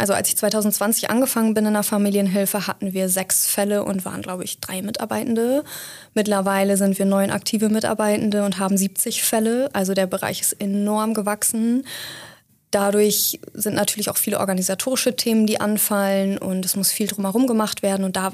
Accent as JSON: {"language": "German", "region": "Lower Saxony", "country": "Germany", "tie": "born or raised there", "said": "Ich bin auch im nördlichen Emsland aufgewachsen, genauso wie Jana interessanterweise. Ich bin geboren in Sögel und aufgewachsen bin ich im kleinen, aber feinen Rassdorf. Das liegt direkt am Rand vom Landkreis Kloppenburg"}